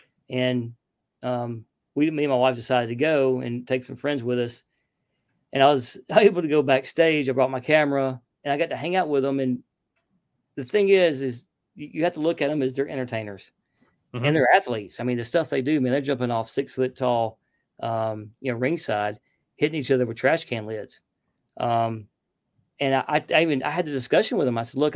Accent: Alabama, United States; Like, I grew up near Lake Martin in Alabama, and those spots over there are different.

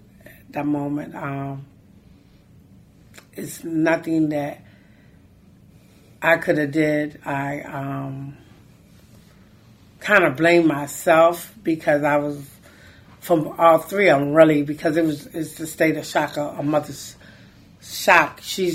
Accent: Philadelphia, Pennsylvania, United States; At the time, I was out of town in Philly, where I'm from. I'm from Philly, actually from Philly, with family, and it was a friend of a family.

